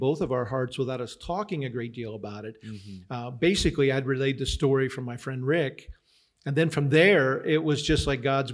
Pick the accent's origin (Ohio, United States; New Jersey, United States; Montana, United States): Ohio, United States; Akron; also born or lived in West Virginia; I'm from Akron, yeah, not far. I say I was born in West Virginia, but yeah, I was raised mostly in Ohio.